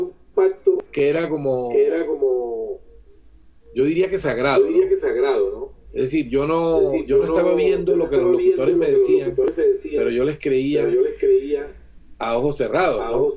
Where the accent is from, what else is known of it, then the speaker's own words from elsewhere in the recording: San Estanislao, Bolívar, Colombia; also born or lived in Barranquilla; Pero no me crié en Barranquilla, sino en un pueblo que se llama San Estanislao. En esa época era un pueblo aislado, absolutamente aislado, un pueblo que parecía en el último rincón del planeta